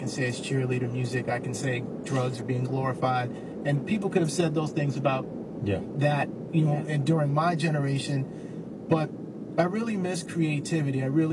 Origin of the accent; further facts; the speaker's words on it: Queens, New York, United States; You know, it's gone beyond where I grew up in Queens or where you grew up on the West Coast.